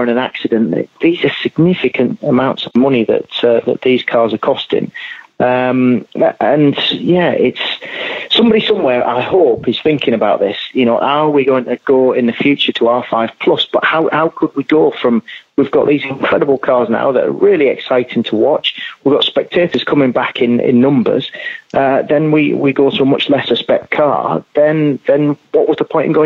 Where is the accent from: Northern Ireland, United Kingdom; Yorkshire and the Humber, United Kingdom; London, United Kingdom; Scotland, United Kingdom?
Yorkshire and the Humber, United Kingdom; I'm from Yorkshire. You don't need to explain that.